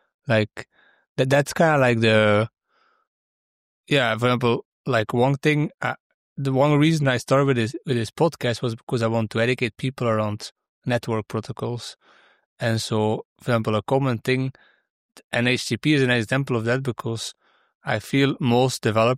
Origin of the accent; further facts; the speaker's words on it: Belgium; I'm from Belgium, so we speak like 3 languages here, at least the official one